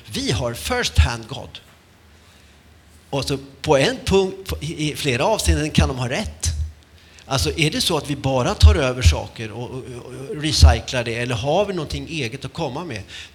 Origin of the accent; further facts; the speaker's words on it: Uppsala County, Sweden; som vi säger i min hembygd i Norduppland.